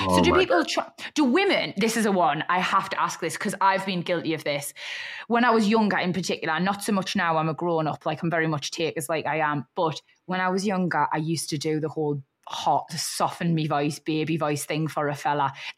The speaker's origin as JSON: {"language": "English", "region": "North East England", "country": "United Kingdom", "accent": "Geordie", "said": "I'm a Geordie. Do you know what I mean? Like, I haven't changed a bit, blah, blah, blah. Proud of me roots, salt of the earth."}